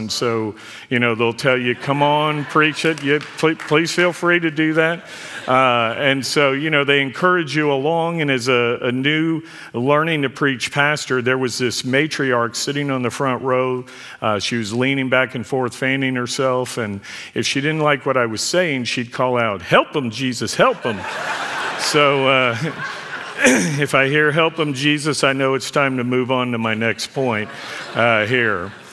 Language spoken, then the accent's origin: English; Dallas, Texas, United States; I was born and raised here in Dallas, but I was on a family vacation with Dr. Harold Honer